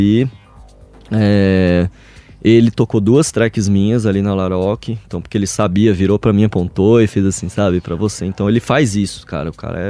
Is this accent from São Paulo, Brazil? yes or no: yes; São Paulo, Brazil; Vai que ele é antenado, que eu sou de São Paulo, e o cara resolve me tocar a track aqui também.